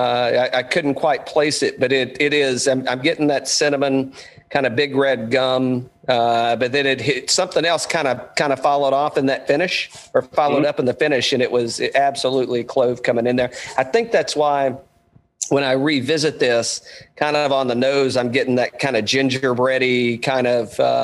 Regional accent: Tennessee, United States; I grew up in East Tennessee, right? And you can imagine what we were drinking up in the hills, right?

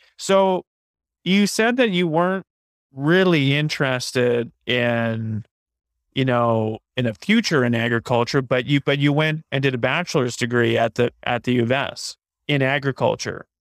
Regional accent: Saskatoon, Saskatchewan, Canada; because I grew up in Saskatoon, I grew up and it really kind of like came of age when Saskatoon started to boom

